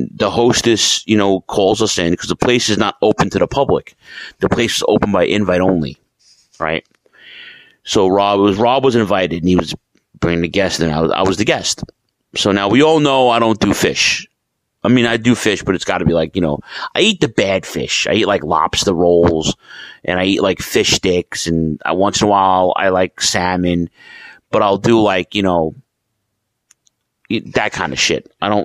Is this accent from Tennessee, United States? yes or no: no; New York City, New York, United States; I'm from New York City, and I'm super blessed to be here.